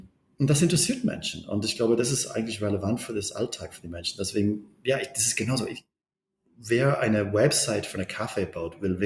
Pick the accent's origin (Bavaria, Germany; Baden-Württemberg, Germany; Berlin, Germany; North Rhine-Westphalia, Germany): Berlin, Germany; Ich bin Berliner